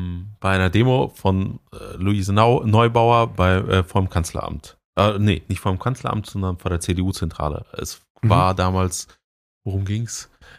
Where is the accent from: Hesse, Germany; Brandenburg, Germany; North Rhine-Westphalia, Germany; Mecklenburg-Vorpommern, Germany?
North Rhine-Westphalia, Germany; now in Berlin, Germany; Ich wohne da jetzt. Ich bin eigentlich in NRW groß geworden.